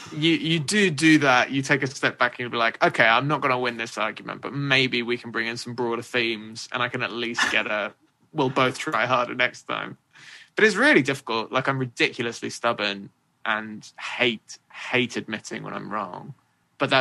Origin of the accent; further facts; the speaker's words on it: United Kingdom; Because I'm British